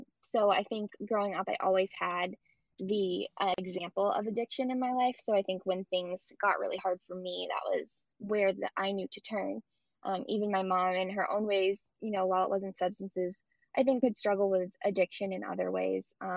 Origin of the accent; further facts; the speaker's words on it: Boston, Massachusetts, United States; I was born in Boston. I was raised here most of my life. I lived here until I was 22, and I'm 29 now. And then I am back in Boston now too